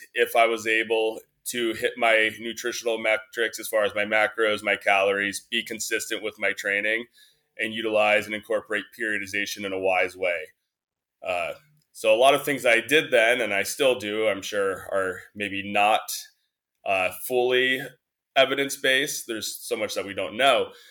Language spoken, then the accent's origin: English; Massachusetts, United States; Yeah, so I grew up on the East Coast in Massachusetts.